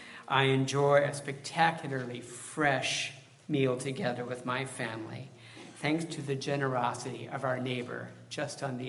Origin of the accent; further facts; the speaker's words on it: South Bend, Indiana, United States; So I grew up in a beautiful old Victorian farmhouse in South Bend, my hometown.